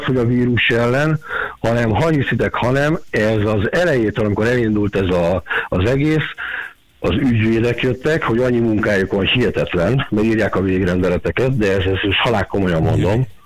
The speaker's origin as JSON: {"language": "Hungarian", "country": "Hungary", "said": "Hát ezek magyarok vagyunk, de igazából ami kijön, nekünk problémánk nem lesz."}